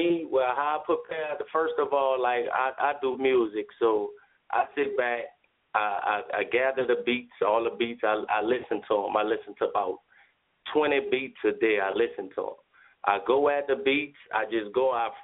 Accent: New Orleans, Louisiana, United States; I come from New Orleans, Ninth Ward, you feel me? The bottom of the bottom of the bottom.

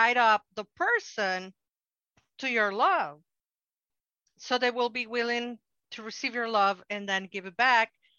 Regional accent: Mexico; I'm from Mexico, so I'm going to speak about how I see it in Mexico.

